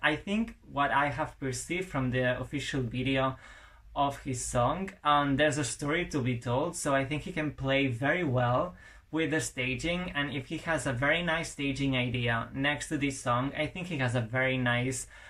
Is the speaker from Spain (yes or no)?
yes; Spain; English is a second language; from Spain, and I'm here to provide you with my top three